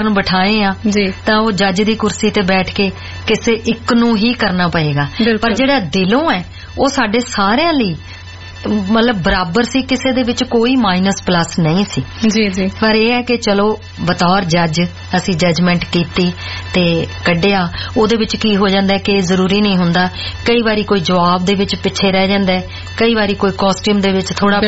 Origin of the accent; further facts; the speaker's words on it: Punjab, India; moved away; ਲੱਗਦਾ ਹੀ ਨਹੀਂ ਕਿ ਮੈਂ ਇੰਡੀਆ ਤੋਂ ਪੰਜਾਬ ਤੋਂ ਬਾਹਰ ਆਈ ਹਾਂ।